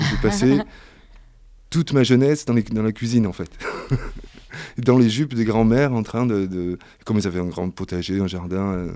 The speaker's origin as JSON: {"language": "French", "town": "Marseille", "region": "Provence-Alpes-Côte d'Azur", "country": "France", "tie": "born there", "said": "je suis né à Marseille, en plein centre. Et ensuite, à 6 mois, je me suis retrouvé avec mes grands-parents, parce que ma mère a dû déménager à Sète."}